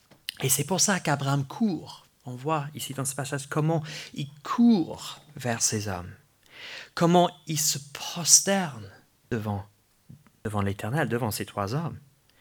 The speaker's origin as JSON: {"language": "French", "region": "England", "country": "United Kingdom", "second_language": "French", "said": "Peut-être parce que je suis anglais à la base, donc je suis pas... Tout m'étonne."}